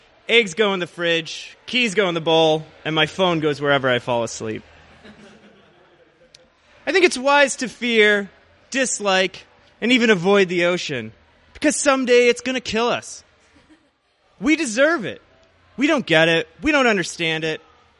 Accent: Joliet, Illinois, United States; born there; now in Chicago, United States; See, I was born in Joliet, Illinois. It's a suburb slash garbage dump about 45 minutes outside of the city, and I've spent about the past 6 years living in Chicago.

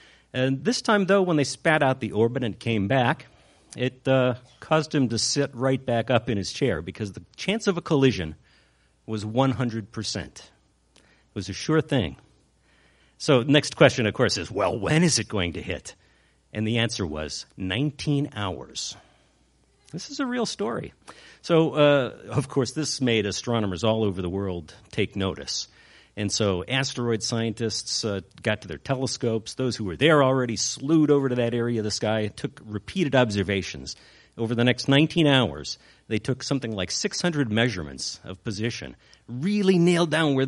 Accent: Chicago, Illinois, United States; And they say, where are you from? And I say, I'm from Chicago.

